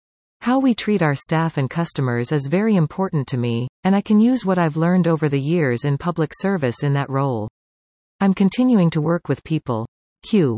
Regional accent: Glen Huron, Ontario, Canada; I live on my family farm in Glen Huron. I was born and raised there. From kindergarten to grade 8, I was at Duntroon Central Public School. From there, I went to Collingwood Collegiate Institute.

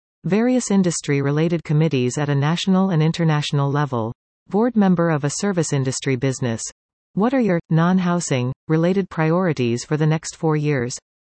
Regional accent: Canada; I'm a Canadian.

